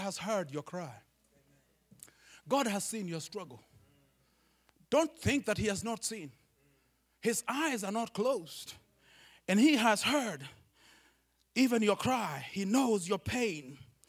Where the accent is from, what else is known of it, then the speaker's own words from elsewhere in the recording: Kenya; I come from Kenya. Kenya is in Africa.